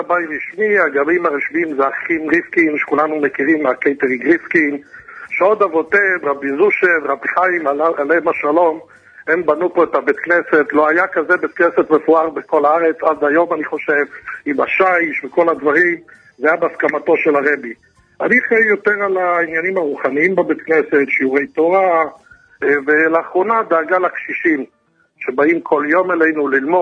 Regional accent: Kfar Chabad, Central District, Israel; born there; אני גר בכפר, אני נולדתי בכפר, וכן, אני חי את כל ההוואי בכפר, יש לי קצת פעילות בלוד גם אחרי צהריים, אבל בעיקרון אני גר בכפר חב"ד.

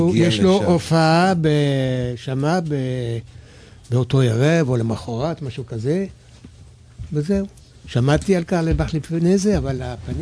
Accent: Nice, Provence-Alpes-Côte d'Azur, France; moved away as an adult; now in Israel; אני נולדתי שמה, גדלתי שמה, עליתי לארץ בגיל 35.

